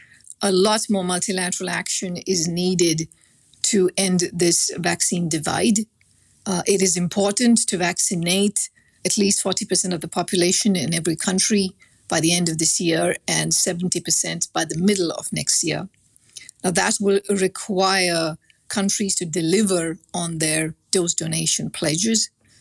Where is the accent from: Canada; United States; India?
India; the fact that I grew up in India certainly gave me a much closer